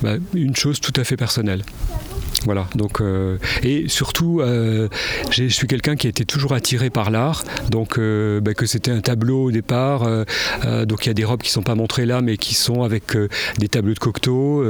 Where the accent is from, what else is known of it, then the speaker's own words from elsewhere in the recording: Sully-sur-Loire, Centre-Val de Loire, France; also born or lived in Orléans; je suis né à Orléans. J'ai grandi dans une ferme, juste sur la Loire, à Sully-sur-Loire. Mes parents avaient à peu près 40 hectares de terre, avec des vaches, etc.